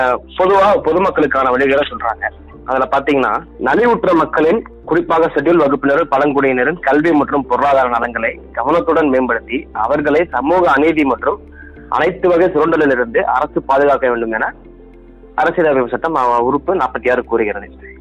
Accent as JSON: {"language": "Tamil", "town": "Erode", "region": "Tamil Nadu", "country": "India", "tie": "born or raised there", "said": "என்னோட சொந்த ஊர் ஈரோடு."}